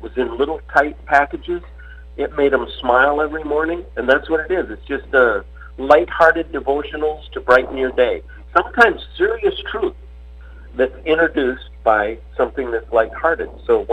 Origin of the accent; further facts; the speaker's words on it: Minnesota, United States; I grew up, my grandfather and grandmother owned a resort on the lake, and I love the water. I spent a lot of time fishing and swimming and hunting in the north woods of Minnesota. I grew up in a place just south of the Iron Range